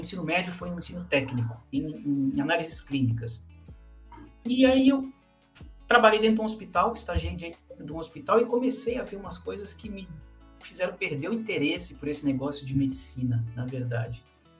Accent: Santos, São Paulo, Brazil; eu sou de Santos.

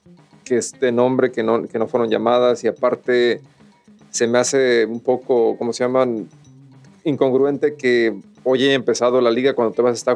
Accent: Mexico; ¿qué nos queda más a nosotros como los como mexicanos? O que apoyamos a la selección mexicana

